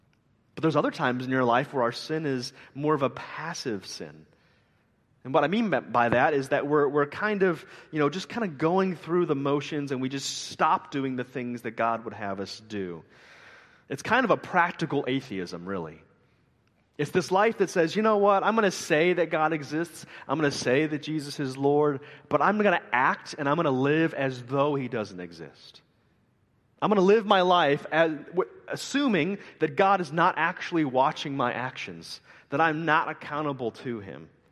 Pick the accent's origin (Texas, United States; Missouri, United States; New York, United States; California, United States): Missouri, United States; I'm from Missouri, there's like one American president from Missouri, Harry S. Truman, right?